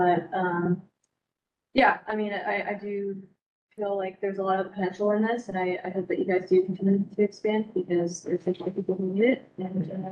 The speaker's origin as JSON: {"language": "English", "town": "Los Angeles", "region": "California", "country": "United States", "lives_now": "Leesburg, United States", "said": "I'm originally from Los Angeles. So I moved out here to Leesburg for a job."}